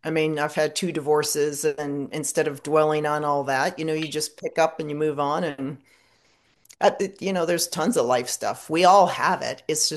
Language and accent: English; Buffalo, New York, United States; Well, I grew up in Buffalo, so I was happy growing up.